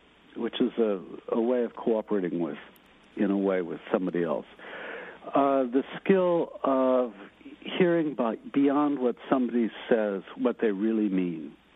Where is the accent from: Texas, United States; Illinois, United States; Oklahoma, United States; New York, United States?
Illinois, United States; Chicago; I grew up in Cabrini Green in Chicago, which is mostly black ghetto slum. And I was one of the few white kids.